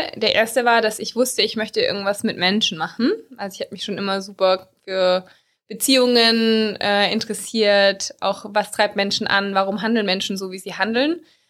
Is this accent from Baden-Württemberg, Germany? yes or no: yes; Baden-Württemberg, Germany; accent: Swabian; also born or lived in Heidelberg; now in Cologne, Germany; ich bin 30 Jahre alt, lebe in Köln. Gebürtig komme ich aus dem Schwabenland. Man hört es vielleicht leicht an meinem Dialekt. Also aus einem kleinen, wirklich sehr kleinen Dorf zwischen Stuttgart und Ulm, da bin ich aufgewachsen.